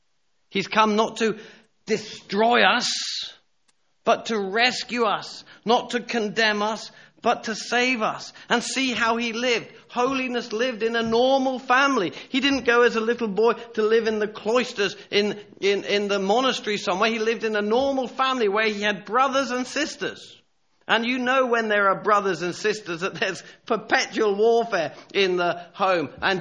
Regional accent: South West England, United Kingdom; growing up in Somerset, I'd go with my dad to visit some farmers

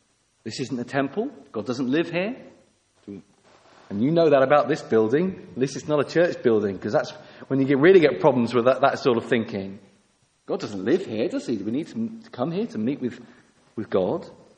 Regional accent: England, United Kingdom; We're English, aren't we?

